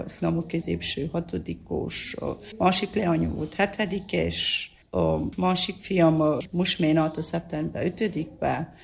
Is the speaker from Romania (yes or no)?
yes; Sfântu Gheorghe, Covasna, Romania; Én csak itt nőttem fel a városba. De én nem ide származású vagyok, arra szeverényi származású vagyok. Nem ide valósul. Csak itt nőttem fel Szent Györgyön városba.